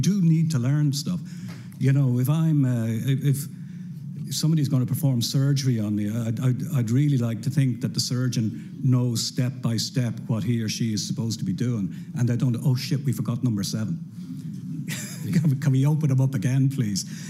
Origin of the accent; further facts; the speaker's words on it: Kilbarrack, Leinster, Ireland; I grew up in Kilbarrick, that way. And I was a teacher in Kilbarrick